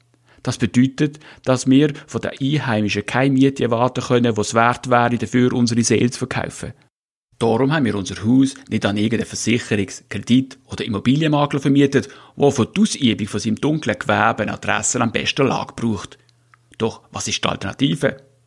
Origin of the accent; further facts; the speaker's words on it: Switzerland; also born or lived in Munich; Als Schweizer mit langer Münchner Vergangenheit kann man im Land zwischen den zwei Meeren einige Sachen nicht verstehen.